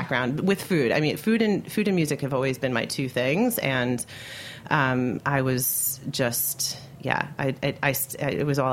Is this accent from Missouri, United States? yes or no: no; Westchester, New York, United States; I grew up in Westchester, okay. So right outside the city.